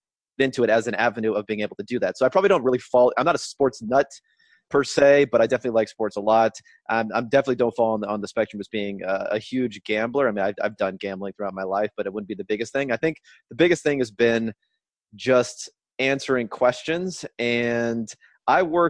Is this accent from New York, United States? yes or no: no; California, United States; I'm from Southern California, which I always have to tell people when I tell people I'm a Lakers fan